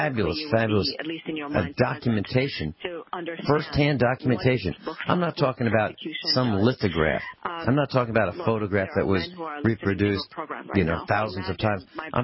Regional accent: Virginia, United States; now in Missouri, United States; I mean, these farm boys in Missouri, we came from Virginia, and he didn't know anybody here, and the farm boys in Missouri were just brutal on him.

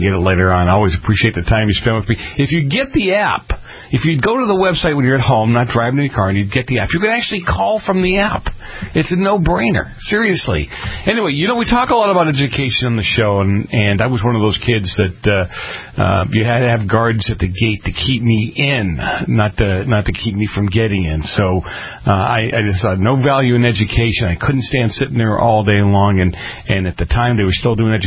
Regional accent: East Coast, United States; now in California, United States; I grew up on the East Coast. The buildings were enclosed.

